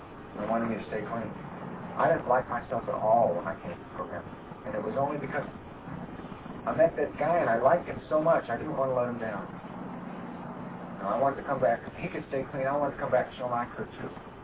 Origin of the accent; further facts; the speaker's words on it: California, United States; I'm a tour guide. I'm from California.